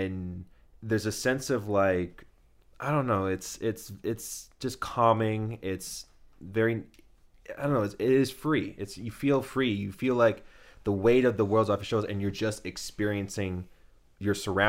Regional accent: Canada; But seeing a Canadian movie presented like this, it I don't know, it does make, as a Canadian, it does mean a little bit more to me.

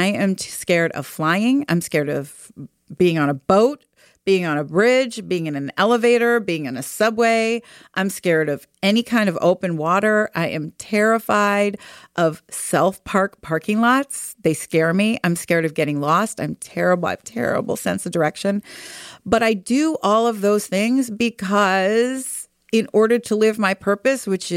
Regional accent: Philadelphia, Pennsylvania, United States; And it happened to be filmed in my hometown of Philadelphia.

